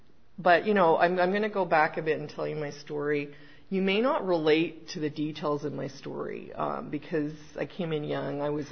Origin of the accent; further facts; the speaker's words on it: Pointe-Claire, Quebec, Canada; I grew up on the West Island in Point Claire, and already my upbringing was schizophrenic. You know, I was in an English community and I went to French school.